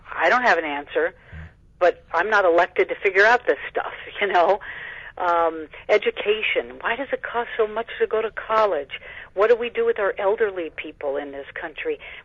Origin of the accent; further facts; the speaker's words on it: New Mexico, United States; especially a problem in my home state of New Mexico.